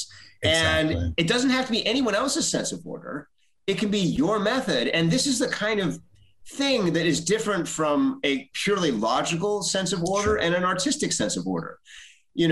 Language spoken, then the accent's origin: English; United States; for me, growing up in America, it was a very kind of special thing.